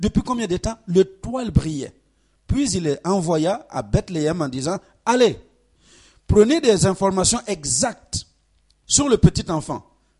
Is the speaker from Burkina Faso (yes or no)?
yes; Burkina Faso; now in France; je ne sais pas si en France, on vous enseigne la géographie comme chez nous au Burkina